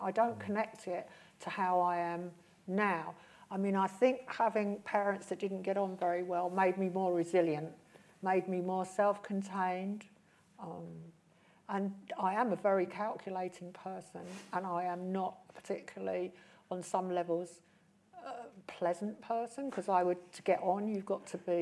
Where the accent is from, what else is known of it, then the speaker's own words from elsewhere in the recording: London, United Kingdom; my connections to London are very, very strong because I grew up in West London, you know, inner London.